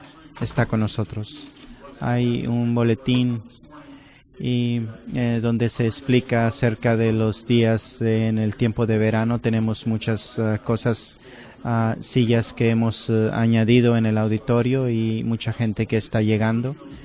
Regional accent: Ireland; Spanish is a second language; Soy de la isla, una isla en Irlanda. No es ningún acento tejano.

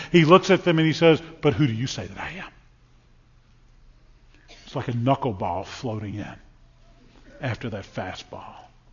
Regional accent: New Orleans, Louisiana, United States; I grew up in New Orleans.

